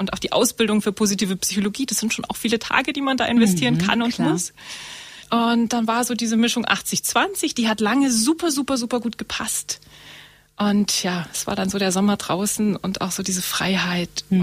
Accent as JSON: {"language": "German", "town": "Murnau", "region": "Bavaria", "country": "Germany", "said": "Ich habe schon immer in München gewohnt, beziehungsweise Murnau. Ich komme aus Murnau und hatte aber meinen Job in Stuttgart."}